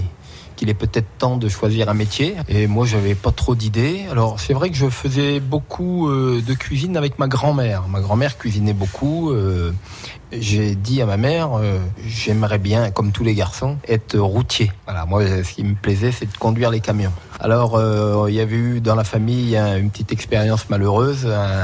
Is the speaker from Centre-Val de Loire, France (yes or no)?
yes; Saint-Amand-Montrond, Centre-Val de Loire, France; born there; je suis né dans le Berry, il y a un peu plus de 53 ans maintenant, voilà, dans le centre de la France, à Saint-Amand-Montrond.